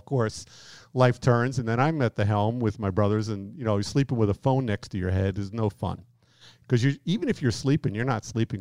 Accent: New York, United States; I've been out here 18 years, and I've been told that my accent has really decreased. People rarely know that I'm from New York.

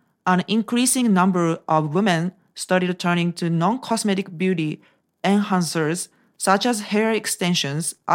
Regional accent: Japan; I'm also from Japan, so I think if you live in Japan

